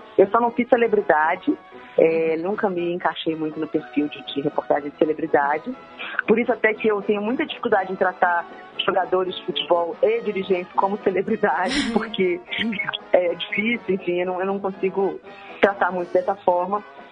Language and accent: Portuguese; Minas Gerais, Brazil; now in Rio de Janeiro, Brazil; Eu sou mineira, morei em Minas até 15 anos, mas depois eu fui pro Rio e aí fiquei lá.